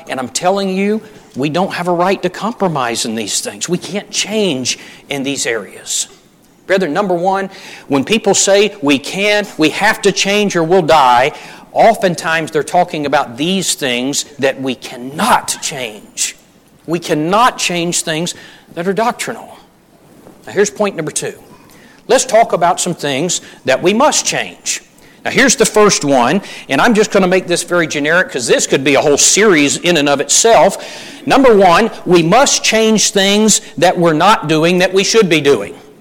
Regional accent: North Charleston, South Carolina, United States; I grew up in the North Charleston congregation in Charleston, South Carolina.

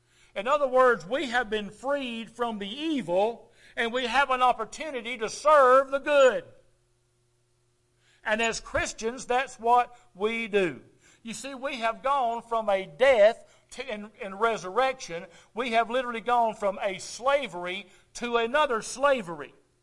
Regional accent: United States; I'm free. I'm an American.

